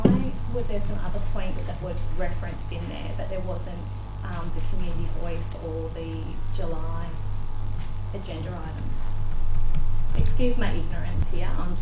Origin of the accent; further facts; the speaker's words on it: Bassendean, Western Australia, Australia; also born or lived in Eden Hill; here with my husband. We live at 22 Harlan Street in Bassendean. I have lived in Bassendean for all my life. So I was born in Eden Hill, and then my family moved over to the other side of Bassendean, so where my father still resides on the throne.